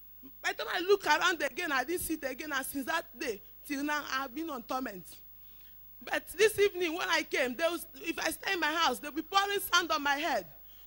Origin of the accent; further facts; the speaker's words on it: Shomolu, Lagos, Nigeria; I'm from Shomolu, Moshalashi bus stop.